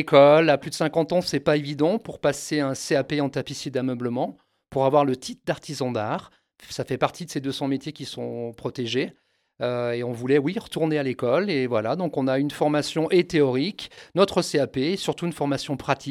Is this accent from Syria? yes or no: no; Voiron, Auvergne-Rhône-Alpes, France; born there; je suis né à Voiron en 1969, donc je pense que je suis un vrai Voironnais.